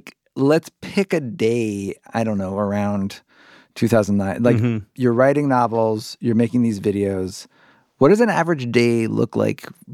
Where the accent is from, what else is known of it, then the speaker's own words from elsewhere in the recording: Cincinnati, Ohio, United States; I grew up like 70 miles from Indianapolis in Cincinnati, Ohio.